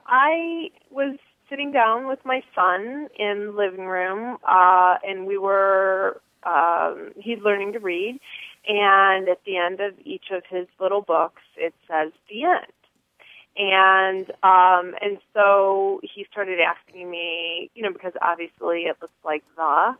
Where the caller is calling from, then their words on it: Chicago, Illinois, United States; I'm calling from Chicago, Illinois.